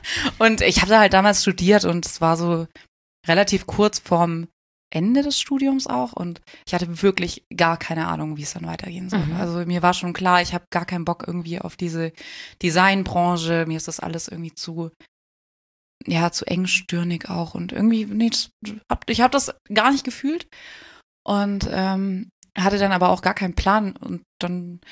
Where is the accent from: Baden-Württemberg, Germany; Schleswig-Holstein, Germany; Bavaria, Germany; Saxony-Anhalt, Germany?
Baden-Württemberg, Germany; ich komme aus dem Schwarzwald, so richtig Süddeutschland, richtiges Land.